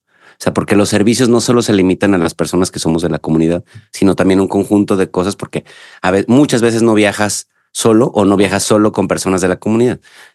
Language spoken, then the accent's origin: Spanish; Guadalajara, Jalisco, Mexico; yo pienso que las personas como yo, que somos de Guadalajara, toda nuestra vida hemos ido a Puerto Vallarta como nuestro destino principal de turismo